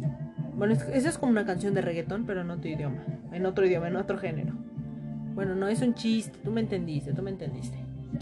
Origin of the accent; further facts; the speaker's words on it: Mexico; Y obviamente yo soy mexicana.